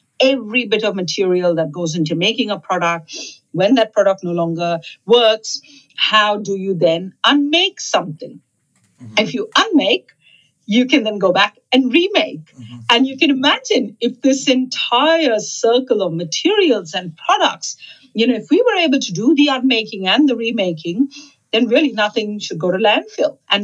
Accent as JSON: {"language": "English", "town": "Mumbai", "region": "Maharashtra", "country": "India", "tie": "born or raised there", "said": "I just remember as a kid growing up in Mumbai"}